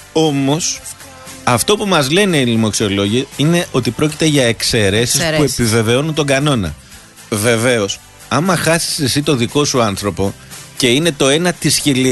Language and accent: Greek; Chania, Crete, Greece; μάλιστα δεν είναι στα Χανιά, στην πατρίδα μου.